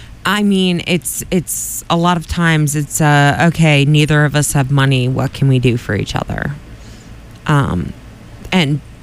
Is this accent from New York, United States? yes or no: no; Quincy, Massachusetts, United States; the reason that I noted this story is I grew up in Quincy